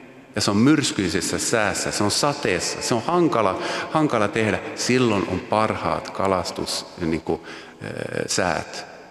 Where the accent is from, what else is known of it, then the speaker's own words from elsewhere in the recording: Åland, Finland; Mä oon Ahvenanmaalta kotoisin ja mun isä oli kalastaja.